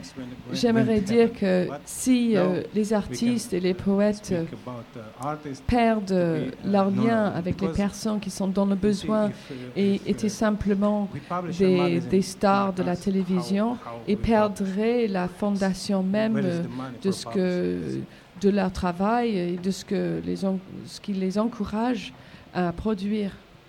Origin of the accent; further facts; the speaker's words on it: Israel; Je viens d'Israël.